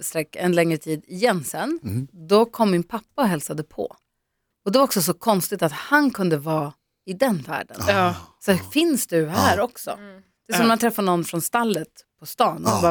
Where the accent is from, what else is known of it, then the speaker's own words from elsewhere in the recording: Luleå, Norrbotten County, Sweden; Jag har kvar brev och vykort från mina kompisar hemma i Luleå när jag var i USA då.